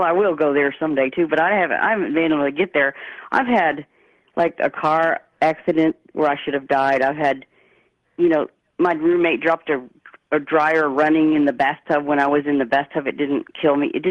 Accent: Texas, United States; now in Norman, United States; You know, I'm a Texan.

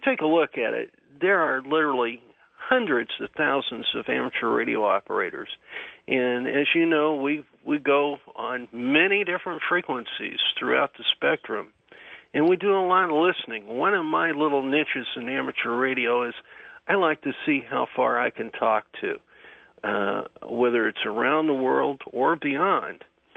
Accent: Nesbitt, Mississippi, United States; I'm from Nesbitt, Mississippi, the home of WREC in Memphis.

